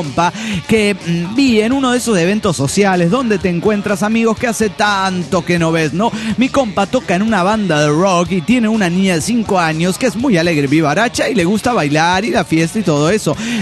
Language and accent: Spanish; Mexico City, Mexico; mexicano.